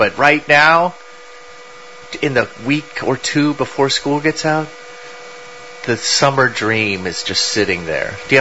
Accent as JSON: {"language": "English", "region": "California", "country": "United States", "tie": "born or raised there", "said": "for me as a kid growing up in San Diego County, where it was just warm and just everything was great"}